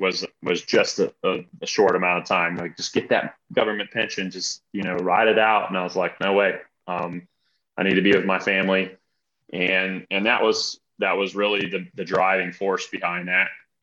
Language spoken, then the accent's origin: English; Alabama, United States; born there; So I was born in Northern Alabama and the oldest of seven children and was homeschooled all the way through high school.